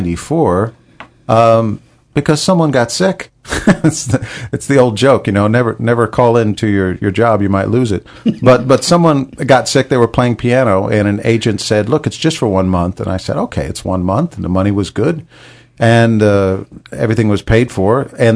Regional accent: Baton Rouge, Louisiana, United States; born there; Well, I was born 1961 in Baton Rouge, Louisiana.

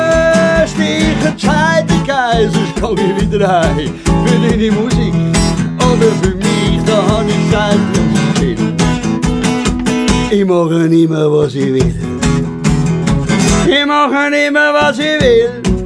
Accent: Switzerland; born there; Nein, geboren bin ich in der Schweiz. Ich wäre fast in Persien geboren. Meine Eltern sind zurückgereist mit dem Weltkrieg in die Schweiz und meine Mutter mich dort auf die Welt bringen.

